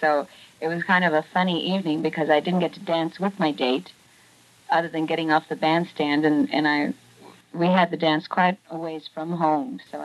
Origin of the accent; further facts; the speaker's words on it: Los Angeles, California, United States; But I was only about 3 months old, and we moved to California, and I was raised in Los Angeles, in the San Gabriel Valley.